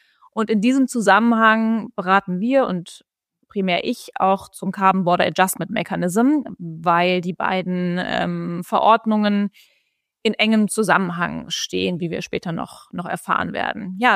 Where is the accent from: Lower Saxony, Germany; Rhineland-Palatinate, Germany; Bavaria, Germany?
Bavaria, Germany; Munich; now in Düsseldorf, Germany; Ich komme eigentlich aus dem Süden tatsächlich, aus München, aber mich hat es nach Düsseldorf verschlagen.